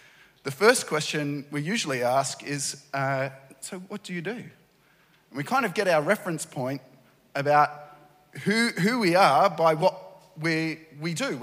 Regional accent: New South Wales, Australia; I come from Darkindjong country. That's the traditional name of the land just north of Sydney on the central coast of New South Wales.

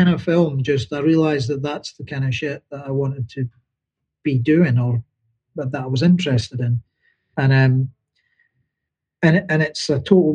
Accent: Dundee, Scotland, United Kingdom; It was really cool because I'm originally from Dundee.

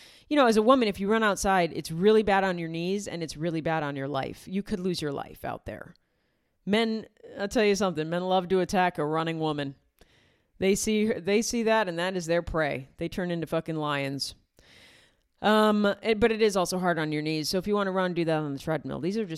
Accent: Rochester, New York, United States; Rochester, New York, my hometown. I'm going to get a garbage plate.

